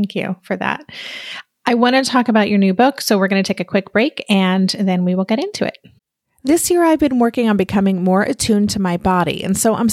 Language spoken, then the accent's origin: English; New York City, New York, United States; I am an avid walker as well, but as a New Yorker, walking is like a sport.